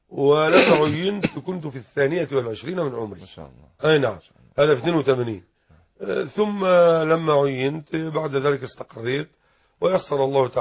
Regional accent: Mit Hadid, Dakahlia, Egypt; كنت أعيش في قريتي ميت حديد، مركز بنية نصر، قهلية بمصر

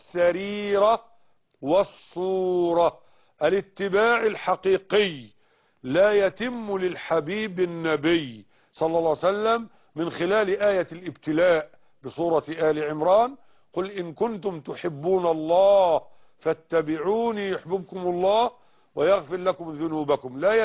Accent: Egypt; اذا كانت الحكومة المسلمة في بلادنا مصر تسمح بذلك فلا حرج

